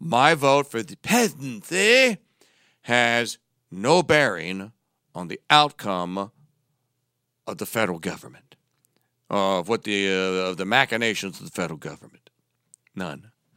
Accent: Louisiana, United States; born there; My country is Louisiana. That's the one into which I was born.

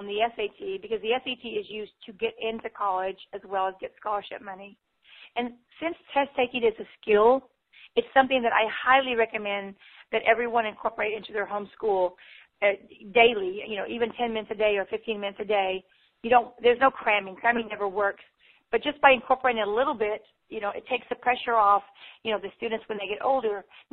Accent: Texas, United States; And, we're from Texas.

